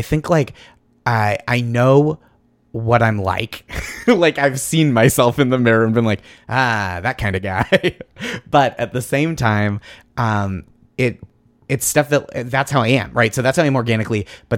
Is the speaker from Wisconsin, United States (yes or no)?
no; Boston, Massachusetts, United States; I grew up just outside Boston in the suburbs, and I started doing stand-up between my freshman and sophomore year of college.